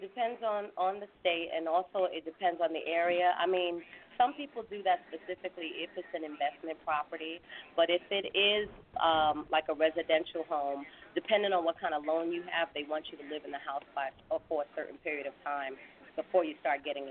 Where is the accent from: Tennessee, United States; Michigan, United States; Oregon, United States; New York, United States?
New York, United States; I'm living in New York, which is my hometown.